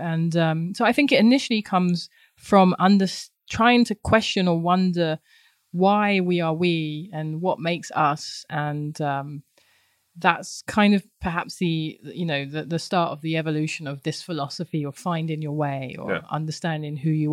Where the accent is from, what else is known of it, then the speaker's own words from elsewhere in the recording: London, United Kingdom; my time growing up in London